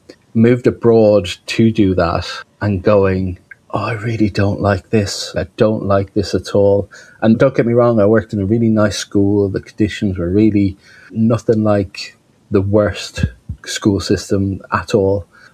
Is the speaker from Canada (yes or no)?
no; Ireland; moved away as an adult; now in United Kingdom; I grew up in Ireland, and at the time when I left school at the turn of the century, I live in the UK now, and I have done for the most part for the last probably 15 or 20 years.